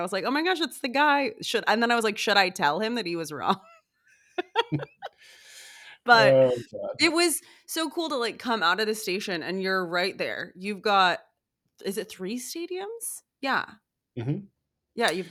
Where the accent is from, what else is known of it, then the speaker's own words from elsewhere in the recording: Seattle, Washington, United States; And I'm from Seattle, and Seattle hasn't had a basketball team.